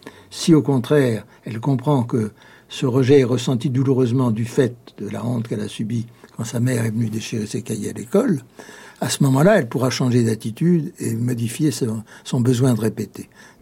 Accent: Paris, Île-de-France, France; born there; Je suis né à Paris.

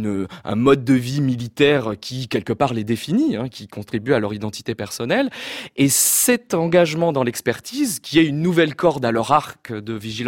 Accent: France; je suis un petit Français

